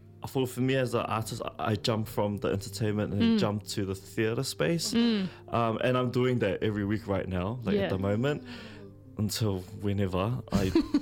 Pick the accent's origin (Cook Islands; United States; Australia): Cook Islands; So I come from the Cook Islands. I'm a proud Cook Islander. I still practice the Cook Islands performance choreography as well.